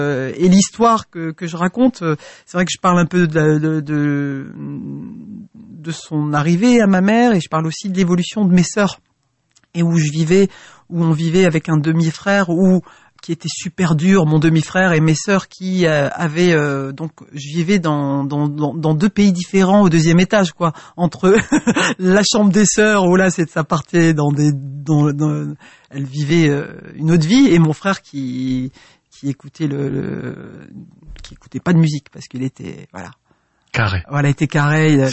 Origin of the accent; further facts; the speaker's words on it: Roubaix, Hauts-de-France, France; Moi, je viens de Roubaix, donc c'est comme ça que je me présente souvent, africaine du nord de la France. Donc, je viens de Roubaix.